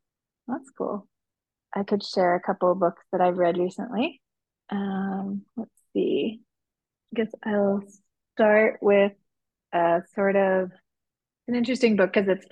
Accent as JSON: {"language": "English", "town": "Hudson", "region": "New York", "country": "United States", "said": "I'm the director of the Hudson Area Library, and I'm from Hudson."}